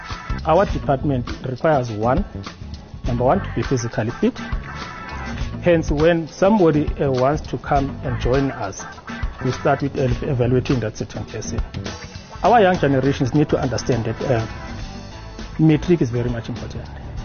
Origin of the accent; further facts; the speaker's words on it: Newcastle, KwaZulu-Natal, South Africa; I am from KwaZulu-Natal in Newcastle.